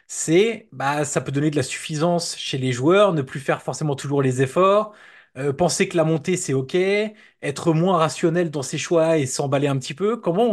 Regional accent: Auxerre, Burgundy-Franche-Comté, France; born there; je suis né à Auxerre et je le supporte donc je le connais très bien.

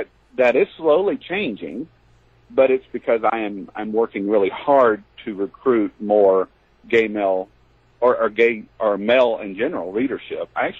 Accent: Tennessee, United States; I'm from the South, I'm from Tennessee

